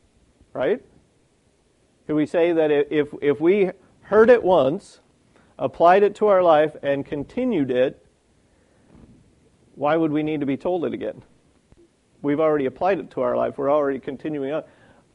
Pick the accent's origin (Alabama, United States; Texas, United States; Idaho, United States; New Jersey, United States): Idaho, United States; I can't just come over and say, well, I'm from Idaho, I don't know what your laws are.